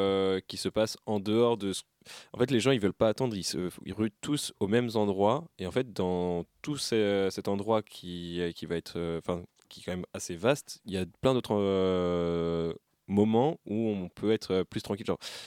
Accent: Rennes, Brittany, France; moi, j'ai grandi à Rennes, donc déjà qui est une plus grande ville.

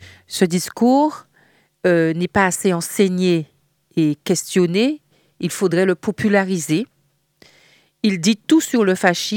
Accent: Guadeloupe, France; en tant que mère de famille, en tant que cantillaise, en tant que Guadeloupéenne, Caraïbéenne, afro-descendante

